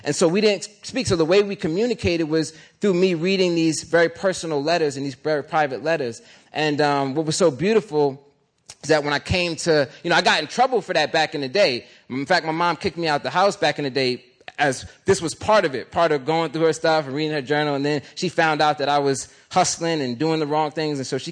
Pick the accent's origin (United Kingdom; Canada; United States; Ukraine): United States; Philadelphia, Pennsylvania; So that's what we called each other growing up in Philly, as you got most of y'all know.